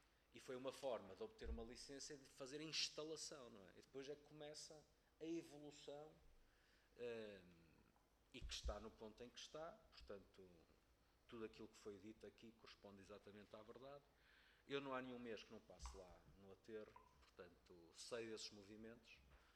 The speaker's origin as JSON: {"language": "Portuguese", "town": "Valongo", "region": "Norte", "country": "Portugal", "said": "eu vivo, sou de Valongo, vivo em Valongo"}